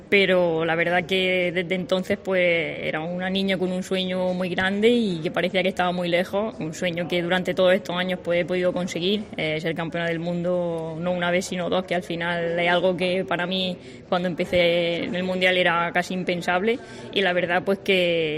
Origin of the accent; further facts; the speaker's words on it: Region of Murcia, Spain; Yo creo que todos los que venimos de la región de Murcia nos sentimos muy orgullosos de ser murcianos